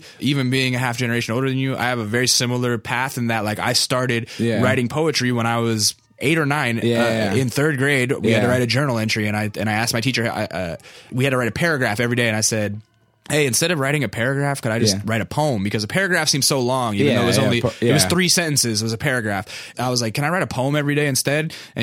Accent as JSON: {"language": "English", "town": "North Pole", "region": "Alaska", "country": "United States", "said": "because I'm in North Pole. I'm from Alaska, like I was saying."}